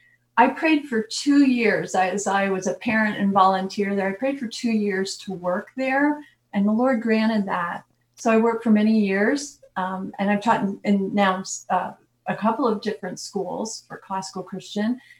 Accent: East Coast, United States; also born or lived in Midwest / Maryland / Virginia; I was born in the Midwest and raised on the East Coast and then came down to Maryland and Virginia, where I was a teacher.

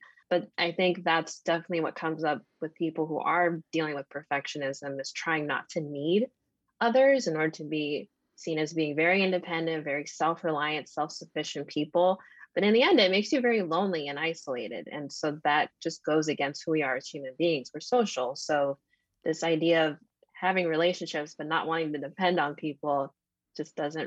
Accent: New York City, New York, United States; It was so different than how I was raised as a young Black girl growing up in New York City. I mean, New York City is already a pretty intense city to live

